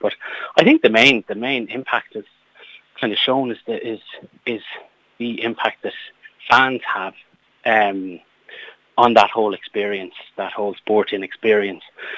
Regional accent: Connacht, Ireland; Yes, I am a Corry man. So born and bred in Corry, and would have obviously played with Corry Bowes for several years.

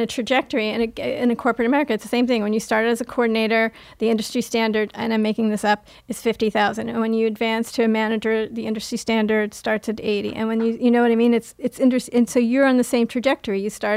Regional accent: Queens, New York, United States; Queens. First in Corona, and then when I was going into high school, we moved to a place called Hillcrest, which was right near St. John's University.

